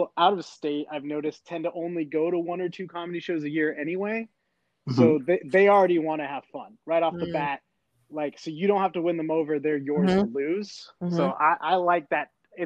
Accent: Kanab, Utah, United States; It is a small town called Kanab, Utah.

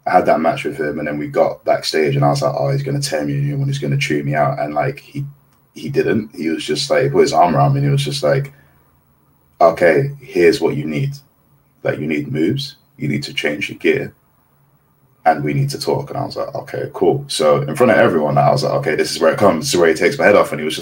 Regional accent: Kaduna, Kaduna State, Nigeria; I'm from up north, I'm from Kaduna

